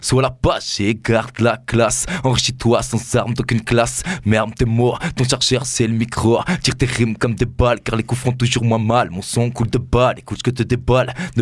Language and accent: French; Paris, Île-de-France, France; Moi, je viens aussi de Paris. J'ai des contacts de mon côté.